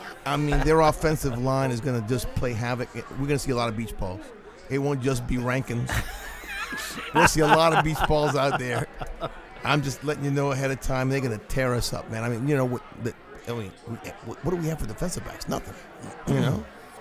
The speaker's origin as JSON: {"language": "English", "town": "New Orleans", "region": "Louisiana", "country": "United States", "tie": "born or raised there", "said": "you know, growing up in New Orleans, I loved Archie."}